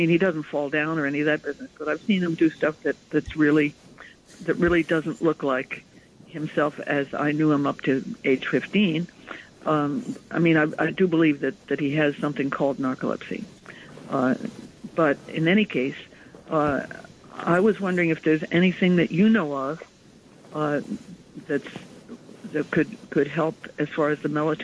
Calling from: Manhattan, New York, United States; I'm calling from Chelsea here in Manhattan.

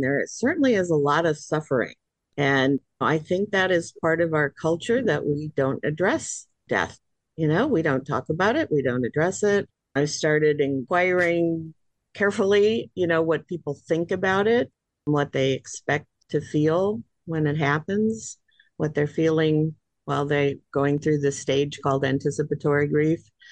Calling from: Orlando, Florida, United States; I come to you from Orlando, Florida.

